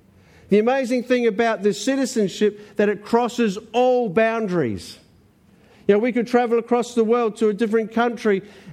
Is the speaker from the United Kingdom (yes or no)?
no; Australia; from Australia. That's what I'll be saying.